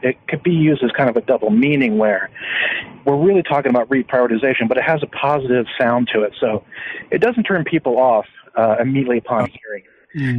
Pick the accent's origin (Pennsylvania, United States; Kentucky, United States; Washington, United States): Kentucky, United States; I'm from Kentucky.